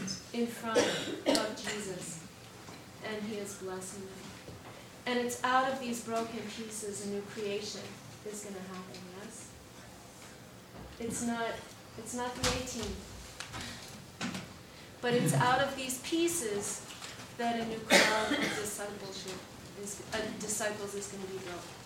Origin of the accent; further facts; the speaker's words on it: Baltimore, Maryland, United States; I grew up in Baltimore, in a row house in Baltimore, and I live next to a family of 6 kids, Roman Catholic family